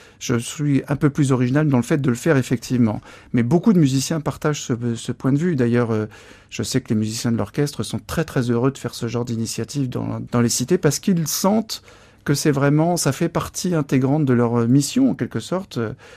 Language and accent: French; Paris, Île-de-France, France; now in Saint-Nazaire, France; Je suis parisien d'origine, mais ça faisait bien longtemps que j'avais envie de quitter Paris. Les hasards de la vie privée ont fait que j'étais attiré par Saint-Nazaire.